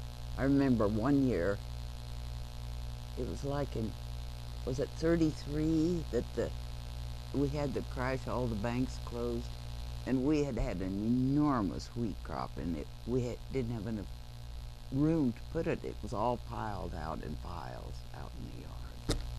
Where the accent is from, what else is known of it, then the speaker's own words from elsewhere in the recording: Kansas, United States; I was just born across the road from Edwards County, so actually I was born in Pawnee County. And we lived there until I was in the seventh grade, when we moved just south of Kinsley